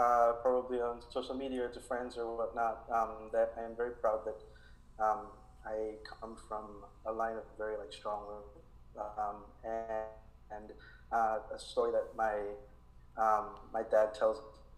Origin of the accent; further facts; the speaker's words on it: Belize; originally I'm from Belize, Central America. I am Garifuna